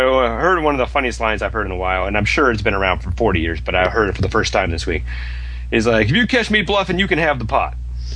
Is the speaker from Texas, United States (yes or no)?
no; Florida, United States; I mean, people ask where I was from. I am from Florida.